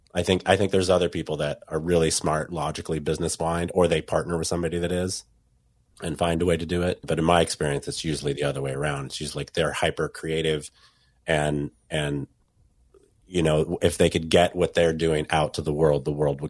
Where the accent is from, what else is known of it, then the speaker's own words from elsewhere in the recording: Seattle, Washington, United States; I grew up in Seattle. I moved to Seattle when I was 6 years old. I've been here my whole life.